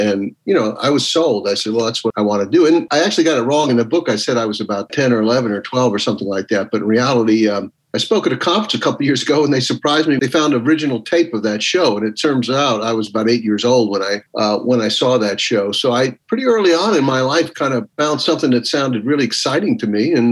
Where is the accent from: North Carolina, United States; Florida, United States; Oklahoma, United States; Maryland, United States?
Florida, United States; I got transferred back to my hometown in Florida.